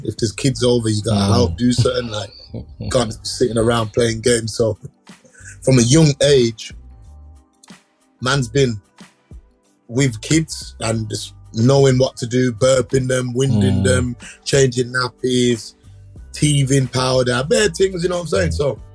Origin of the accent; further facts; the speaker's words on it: Birmingham, West Midlands, United Kingdom; I feel like growing up in Birmingham and experiencing the things that I've experienced, I felt like coming away from it a little bit will help me.